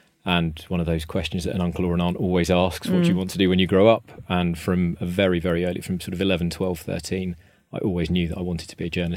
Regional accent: Hythe, South East England, United Kingdom; I was born and brought up in Kent, particularly down in Hythe and Folkestone, grammar school system down there.

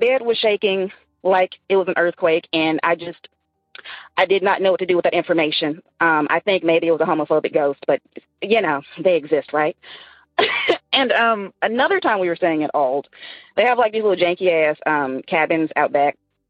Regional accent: the South, United States; now in Seattle, United States; I'm calling from Seattle, but I'm originally from the South.

